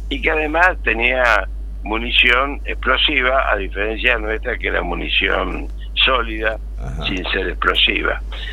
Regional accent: Argentina

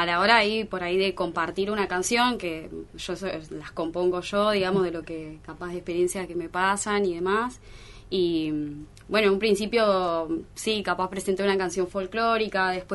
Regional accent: Río Grande, Tierra del Fuego, Argentina; trabajé acá en Río Grande, soy de acá de Río Grande, me casé, me separé, me divorcié

